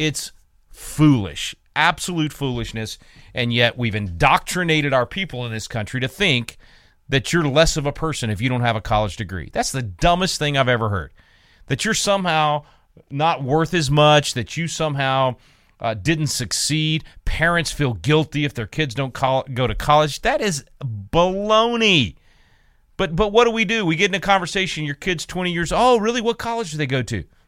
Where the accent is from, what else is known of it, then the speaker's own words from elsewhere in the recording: Texas, United States; I'm excited about something that's happening here in my home state of Texas that can impact you, no matter where you live in this country.